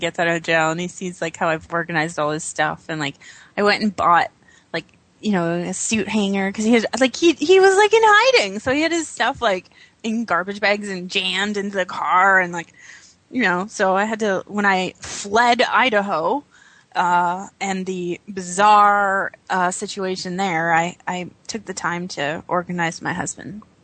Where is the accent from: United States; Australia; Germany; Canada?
Canada; I've never been to New York, so bear with me, and I'm Canadian.